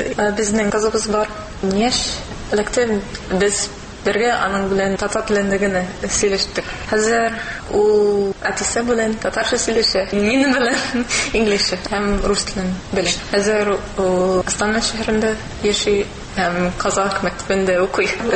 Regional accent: Los Angeles, California, United States; Tatar is a second language

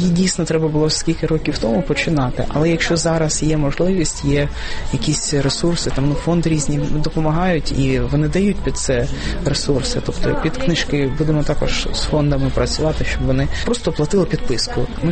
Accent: Druzhkivka, Donetsk Oblast, Ukraine; я хочу повернутися з Дружківку, бо це моє рідне місто.

